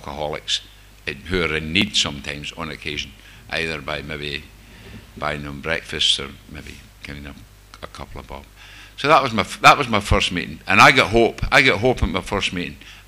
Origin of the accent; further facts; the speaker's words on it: Coatbridge, Scotland, United Kingdom; Obviously I'm Scottish. I come from just outside Glasgow, Coatbridge.